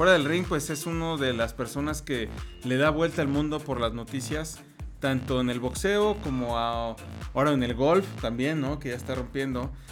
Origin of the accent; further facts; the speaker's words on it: Mexico; Somos mexicanos y en todo el mundo, pues vamos a ver cómo podernos librar de esos pagos.